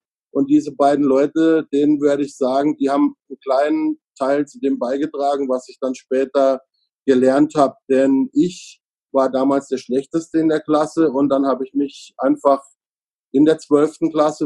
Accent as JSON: {"language": "German", "town": "Freiburg im Breisgau", "region": "Baden-Württemberg", "country": "Germany", "tie": "born there", "said": "ich bin in Freiburg im Breisgau geboren. Da streiten sich jetzt manche drüber, ob das der Schwarzwald ist oder nicht. Aber es ist natürlich insgesamt als Schwarzwaldmetropole bekannt. Es ist eine sehr schöne Stadt"}